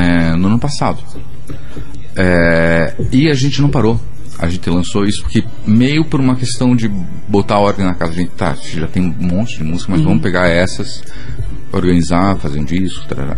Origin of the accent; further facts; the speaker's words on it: Curitiba, Paraná, Brazil; a gente é de Curitiba